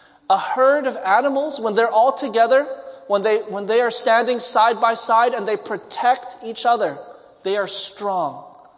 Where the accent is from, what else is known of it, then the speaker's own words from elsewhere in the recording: Montreal, Quebec, Canada; So if you ever went to Montreal, to my hometown, you would see the buses.